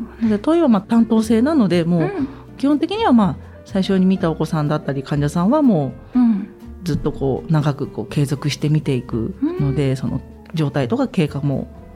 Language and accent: Japanese; Saitama, Japan; moved away as an adult; now in Hachinohe, Japan; 出身は埼玉出身で、